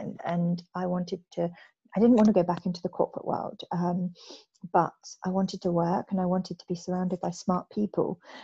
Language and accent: English; United Kingdom; moved away as an adult; now in Singapore; I'm British and I'm an expat living in Singapore, and I've been there for 3 years now.